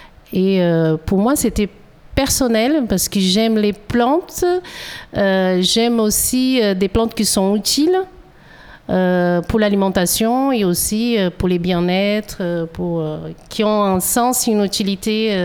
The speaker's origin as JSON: {"language": "French", "country": "Brazil", "second_language": "French", "moved": "as an adult", "lives_now": "France", "said": "Moi, je suis originaire du Brésil et je suis en France depuis 2006."}